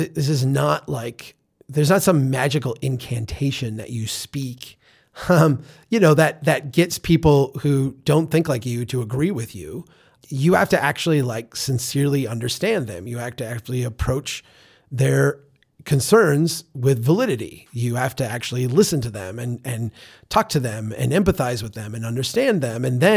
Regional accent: Minnesota, United States; I come from Minnesota. Minnesota is, you know, the home of Hubert Humphrey and Walter Mondale. We're very progressive in our politics. Yet the whole time I grew up, we were represented by two Republicans.

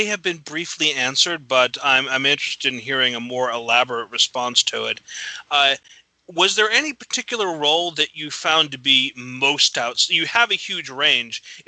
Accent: Massachusetts, United States; I have no noticeable Bostonian accent. Oh, okay. As I said, I've lived in the state my entire life

